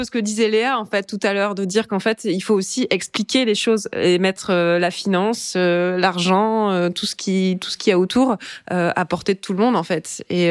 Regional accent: Brittany, France; au conseil municipal du village où j'ai grandi, en Bretagne.

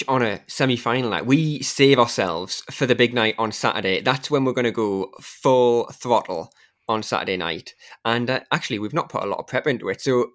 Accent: United Kingdom; because I guess for me and Rob as British Eurovision fans as well, it's been a difficult ride.

